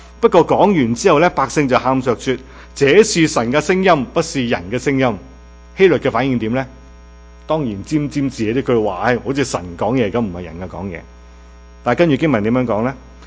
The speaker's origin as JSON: {"language": "Chinese", "country": "China", "said": "当我自己身为一个中国人，我都是关心爱我自己的祖国，爱我的同胞。"}